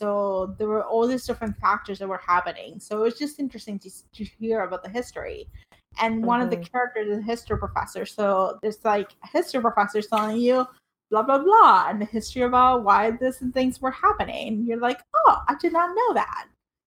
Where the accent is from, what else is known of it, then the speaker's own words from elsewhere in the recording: Puerto Rico; I grew up in Puerto Rico, but most of my friends their parents came from Cuba.